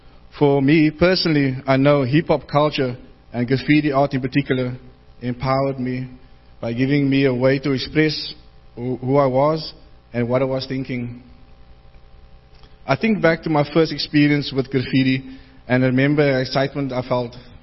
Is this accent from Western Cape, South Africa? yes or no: yes; Cape Town, Western Cape, South Africa; I was born and raised on the Cape Flats. And so as many as you know, being born in the 70s, yeah, I'm not as young as I used to be.